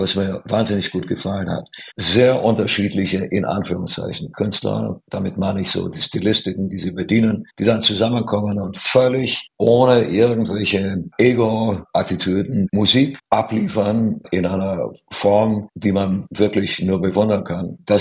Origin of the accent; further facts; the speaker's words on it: Romania; now in Germany; Es ist meine alte Heimat, nur inzwischen viele Jahre mehr als in Rumänien lebe ich ja in Deutschland und das ist eigentlich jetzt so mein Zuhause und ich bin hier lange schon angekommen